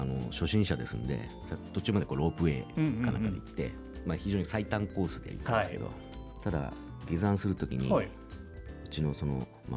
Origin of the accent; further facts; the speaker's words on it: Fukushima, Japan; 出身は福島です。